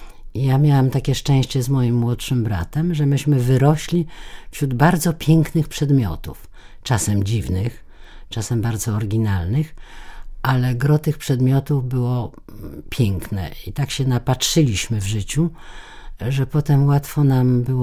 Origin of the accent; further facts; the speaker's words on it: Warsaw, Masovian Voivodeship, Poland; born there; Urodziłam się w Wilanowie. Przez przypadek się urodziłam w pałacu